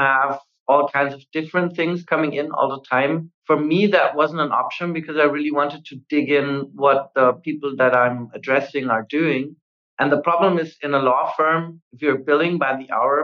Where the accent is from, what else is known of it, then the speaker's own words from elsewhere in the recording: Austria; I come from Austria